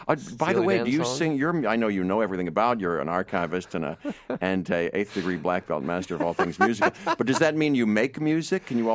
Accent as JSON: {"language": "English", "town": "Pittsburgh", "region": "Pennsylvania", "country": "United States", "said": "I'm from Pittsburgh, and my mom and my parents had this friend, Mildred Snitzer."}